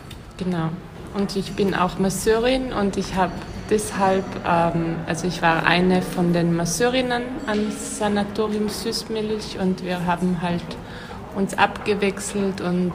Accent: Trentino-Alto Adige, Italy; Ich bin aus Südtirol. Und ja, ich habe hier in Linz studiert

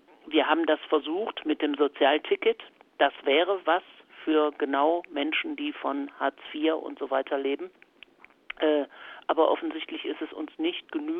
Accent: Wuppertal, North Rhine-Westphalia, Germany; Also ich kann für die Stadt, aus der ich komme, aus Wuppertal, sagen

